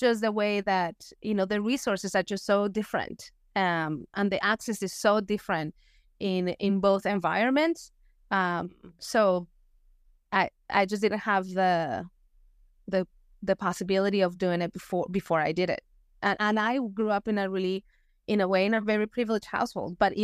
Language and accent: English; Bogotá, Colombia; I'm from Colombia. I'm from Bogota, Colombia. And I would say that in Colombia, there's not like a very strong choral tradition